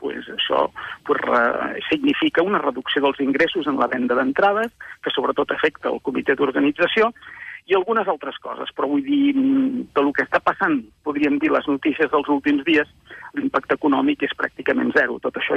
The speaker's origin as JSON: {"language": "Catalan", "town": "Barcelona", "region": "Catalonia", "country": "Spain", "said": "com a català i barceloní"}